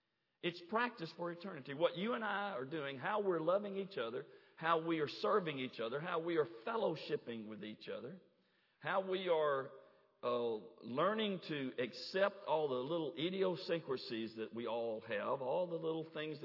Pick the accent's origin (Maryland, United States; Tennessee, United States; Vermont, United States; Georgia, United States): Tennessee, United States; Oakland; when I was growing up as a kid, growing up in Oakland, Tennessee with my brother and my two sisters.